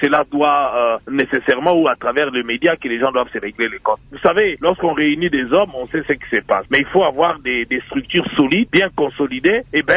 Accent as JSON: {"language": "French", "country": "DR Congo", "said": "Nous sommes tous des Congolais, nous avons une nation, et commencer à s'identifier Katangais, Sayen ou Mungala, ça ce n'est pas bon. Nous sommes des Congolais, certes nous avons plusieurs tribus"}